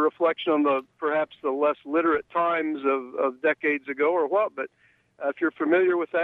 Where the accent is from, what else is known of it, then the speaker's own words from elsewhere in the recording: Oklahoma, United States; Now, I grew up in Oklahoma, but I hope this is not a reflection solely on my native state.